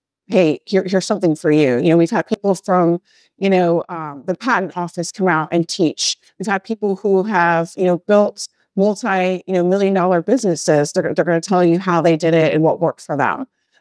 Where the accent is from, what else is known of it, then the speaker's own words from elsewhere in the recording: Bradenton, Florida, United States; as you know, I am from Bradenton, Florida, which is 1 hour south of Tampa. So, you know, it's home for me. I mean, that's where I did a lot of my growing years.